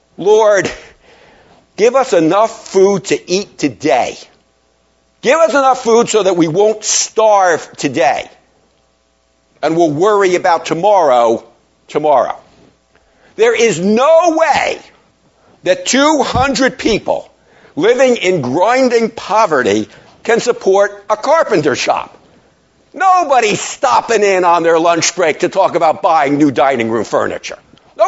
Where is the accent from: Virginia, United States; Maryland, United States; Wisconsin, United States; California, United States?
Maryland, United States; I'm from Maryland. Our capital, Annapolis.